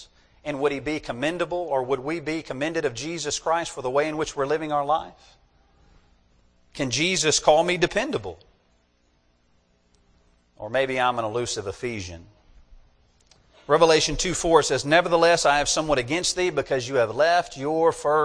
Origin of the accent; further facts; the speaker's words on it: the South, United States; You know, we love our mother. We're from the South. That's a must.